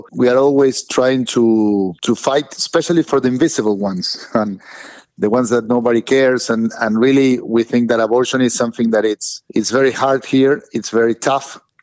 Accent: Argentina; English is a second language; moved away as an adult; now in Miami, United States; I'm originally from Argentina. 18 years ago, we came here to Miami to I work in a bank. So they transferred me here.

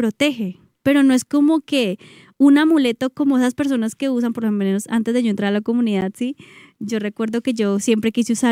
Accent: Cali, Valle del Cauca, Colombia; aquí en Cali, yo soy caleña, por eso me atrevo a decirlo, yo soy de Cali.

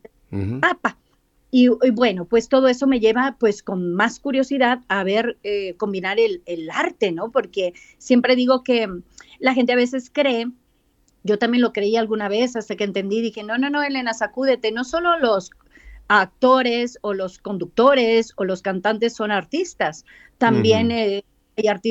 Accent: Monterrey, Nuevo León, Mexico; soy de Monterrey, Nuevo León, el norte de México.

